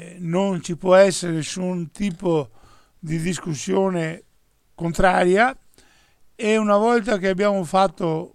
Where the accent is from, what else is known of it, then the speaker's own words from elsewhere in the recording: Veneto, Italy; Noi che siamo veneti, che abbiamo avuto una repubblica indipendente e autonoma per centinaia e centinaia di anni